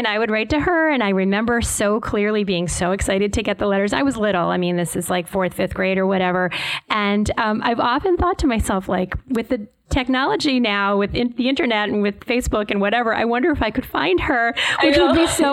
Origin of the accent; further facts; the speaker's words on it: New Haven, Connecticut, United States; Growing up, when I was a little girl, I grew up in New Haven, Connecticut. I went to public school.